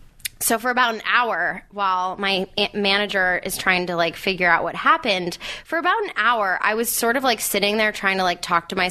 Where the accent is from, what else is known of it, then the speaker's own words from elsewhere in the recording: Canada; I'm one of the upsides of being Canadian.